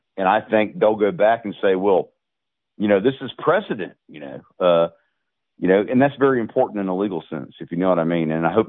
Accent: the South, United States; And as a Southerner

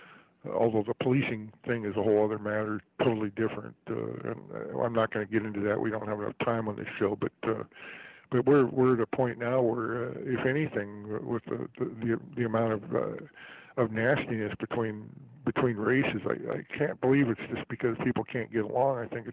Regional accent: San Diego, California, United States; moved away; San Diego used to be my hometown back in the 80s, and I lived in Santee, which is just north of San Diego.

